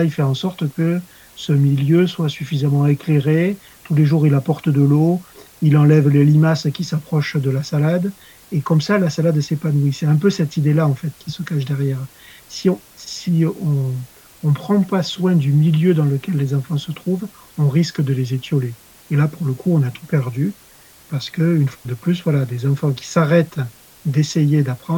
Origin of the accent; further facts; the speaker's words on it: France; Ça doit beaucoup vous parler à vous en tant que Belge qui êtes meilleur que nous, Français, dans le cyclisme